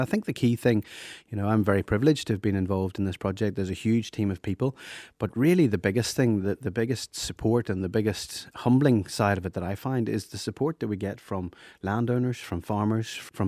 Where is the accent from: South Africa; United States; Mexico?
South Africa; also born or lived in Rhodesia (Zimbabwe); I grew up in South Africa, born in Rhodesia as it was then, and then to South Africa